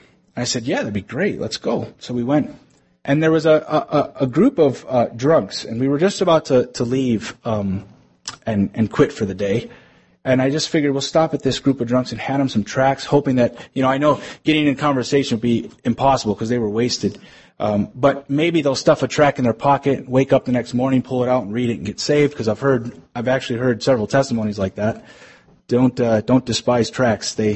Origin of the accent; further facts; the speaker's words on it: New York, United States; And so I said, I'm from New York.